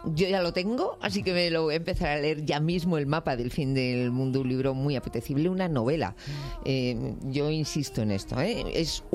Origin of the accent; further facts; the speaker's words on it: Basque Country, Spain; yo soy vasca